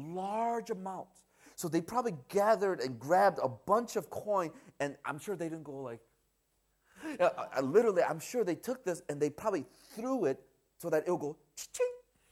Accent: United States; because I grew up in America for most of my life. 90-some percent of my life was brought up in America. So I think like an American.

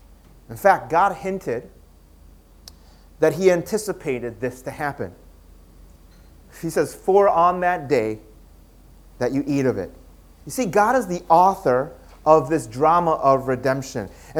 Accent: United States; Actually, you know, we lived and we grew up in the United States, but after living here for many years, you know what we realized?

